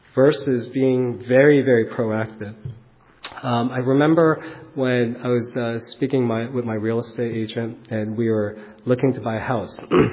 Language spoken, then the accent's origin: English; New York City, New York, United States; My father, for all his quirks, he was a dentist when we were growing up in New York City.